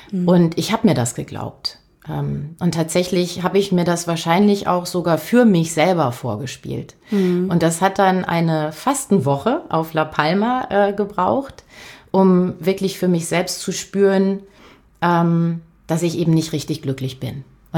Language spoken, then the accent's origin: German; Germany; born there; Also geboren bin ich in einer Kleinstadt an der holländischen Grenze. Und wollte damals dann, als ich Abi gemacht habe, unbedingt nach Berlin.